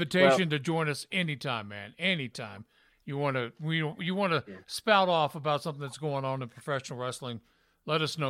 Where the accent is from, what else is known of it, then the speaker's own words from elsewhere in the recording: Memphis, Tennessee, United States; I grew up in Memphis watching Jerry Lawler and the Andy Kaufman stuff and all that.